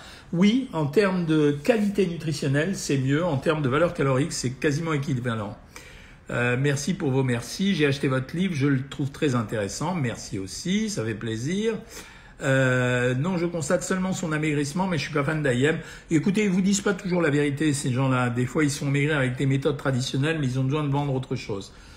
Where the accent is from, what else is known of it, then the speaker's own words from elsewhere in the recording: Calais, Hauts-de-France, France; Mais bon, je suis française, la calaisienne, oui, une calaisienne quand même, hein.